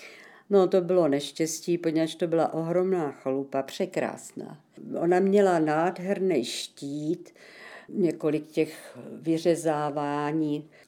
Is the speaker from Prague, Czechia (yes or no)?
no; Litoměřice, Ústí nad Labem Region, Czechia; born there; jsem se narodila tady v Litoměřicích v roce 1937, kdy už bylo tady hodně napětí mezi Čechy a Němci